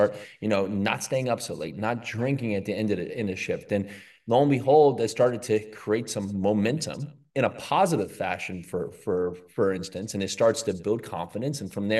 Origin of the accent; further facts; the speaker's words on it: New Jersey, United States; I grew up in New Jersey, and, you know, during my formative years